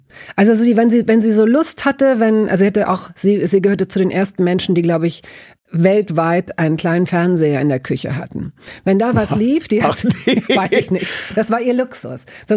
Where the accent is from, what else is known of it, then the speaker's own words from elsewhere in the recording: Hanover, Lower Saxony, Germany; Mein Vater war Zahnarzt, ich komme aus Hannover